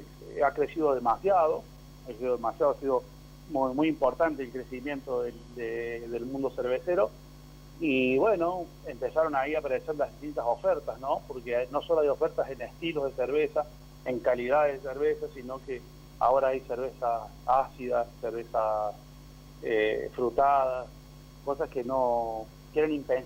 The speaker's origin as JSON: {"language": "Spanish", "region": "Córdoba", "country": "Argentina", "tie": "born there", "moved": "as an adult", "lives_now": "Villa General Belgrano, Argentina", "said": "yo soy nacido en Córdoba capital, y me vine acá para Villa General Belgrano allá por el 99, 2000, ya con el emprendimiento de la fábrica de cerveza. Y bueno, acá estamos desde esa época."}